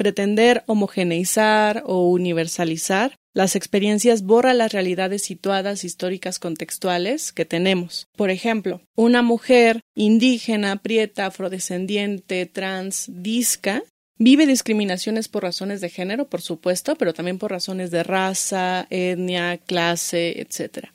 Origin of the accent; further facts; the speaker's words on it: Texcoco, State of Mexico, Mexico; now in Mexico City, Mexico; Yo soy una mujer morocha, prieta, de la periferia. Vengo de Texcoco, de las faldas del Tlaloc. Actualmente vivo en la ciudad.